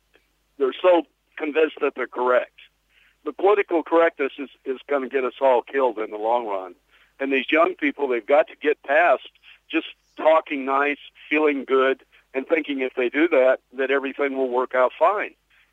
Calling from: Kansas, United States; Well, I'm calling in from Kansas, right in the center of the country.

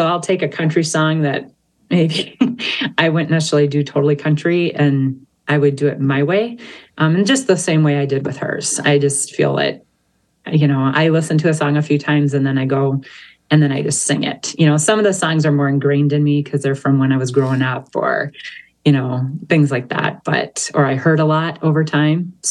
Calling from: Stillwater, Minnesota, United States; I am from Stillwater, just in my studio here, or my music room that I call it.

